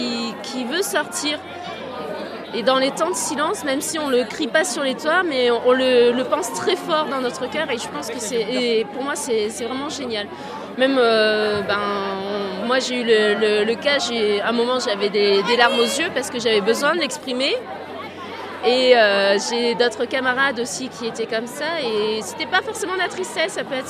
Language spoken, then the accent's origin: French; Pacé, Brittany, France; je viens de la paroisse de Passé, à côté de Rennes, donc diocèse de Rennes, en Bretagne.